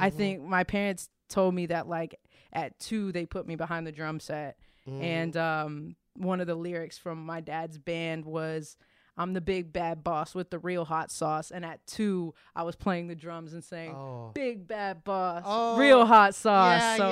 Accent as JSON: {"language": "English", "town": "San Francisco", "region": "California", "country": "United States", "tie": "born or raised there", "said": "Born and raised San Francisco."}